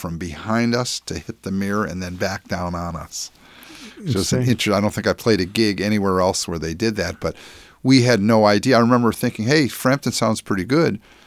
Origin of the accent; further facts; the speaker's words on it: Cleveland, Ohio, United States; Well, I'm from Cleveland originally, where … was out